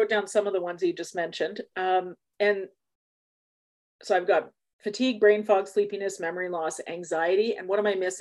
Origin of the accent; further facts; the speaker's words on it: Canada; not just because we're Canadian